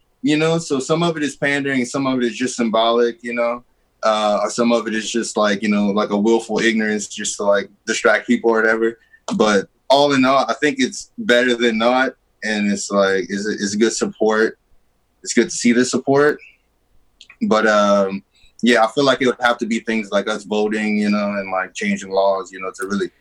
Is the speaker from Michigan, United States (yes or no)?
no; Louisiana, United States; So I'm from Louisiana, right?